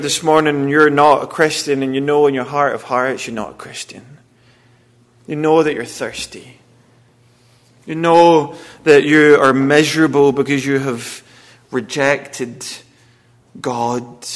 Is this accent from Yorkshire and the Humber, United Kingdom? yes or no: no; Wales, United Kingdom; We are Welsh, we have our own equivalent, I guess, of a redneck.